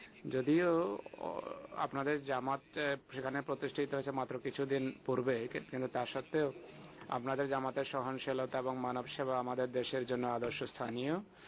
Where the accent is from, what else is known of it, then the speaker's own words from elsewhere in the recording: France; also born or lived in Tunisia; Ami French ebong Khrista dharmer sathe somporko rakhi. একটি ইসলামী দেশে আমার জন্ম হয়েছে অর্থাৎ তিউনিশিয়ায়।